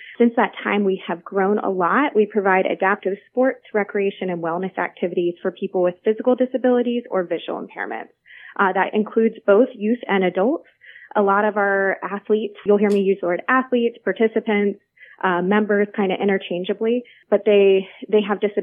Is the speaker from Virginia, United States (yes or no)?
yes; Virginia, United States; now in Richmond, United States; So I grew up locally in Hanover County and then came back to Richmond after going to Virginia Tech